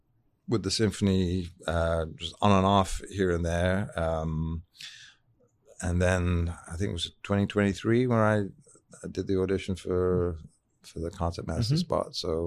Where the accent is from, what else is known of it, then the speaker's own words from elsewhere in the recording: Sheffield, Yorkshire and the Humber, United Kingdom; I grew up in Sheffield, England, and that's in the north of England